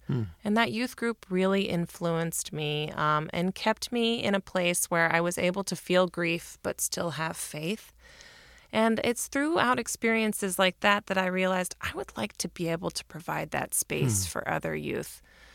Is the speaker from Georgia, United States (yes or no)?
no; Pittsburgh, Pennsylvania, United States; You know, growing up in Pittsburgh, Fred Rogers was definitely a celebrity about town.